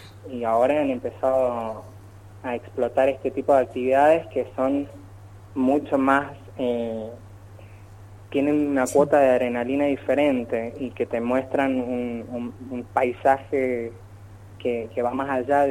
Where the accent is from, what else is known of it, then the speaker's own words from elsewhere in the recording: Mendoza, Argentina; yo originalmente soy mendocino, entonces conozco Mendoza, conozco todo el interior de mi provincia natal